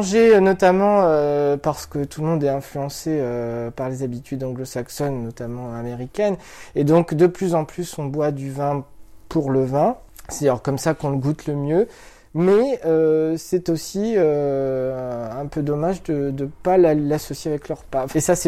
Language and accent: French; Verteuil, France; Oui, je suis de Verteuil